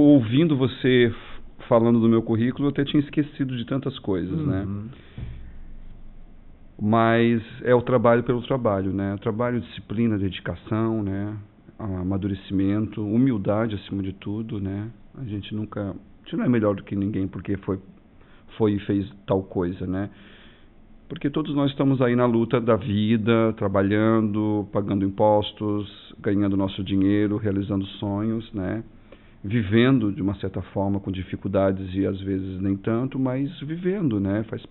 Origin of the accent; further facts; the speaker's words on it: Urussanga, Santa Catarina, Brazil; moved away as an adult; hoje eu estou com 45 anos, né? E quando comecei essa carreira foi praticamente com 19, quando saí de Uruçanga. Eu saí de Uruçanga de corpo, mas a minha alma sempre ficou aqui